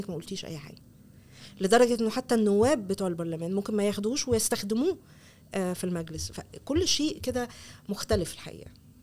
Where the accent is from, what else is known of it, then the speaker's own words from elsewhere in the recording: Egypt; إحنا متابعين درج من مصر